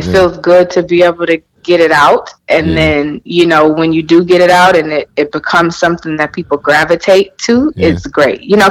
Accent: Houston, Texas, United States; I went off to college and moved back to Houston. I'm from Houston, Texas.

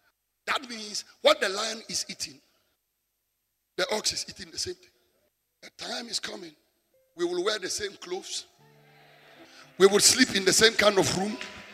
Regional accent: Ghana; born there; You see, I'm a Ghanaian by birth and a Nigerian by choice. That is my nationality. I'm a Nigerian by choice.

